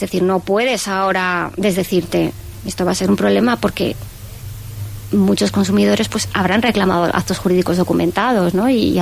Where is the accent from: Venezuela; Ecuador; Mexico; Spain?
Spain; yo como juez español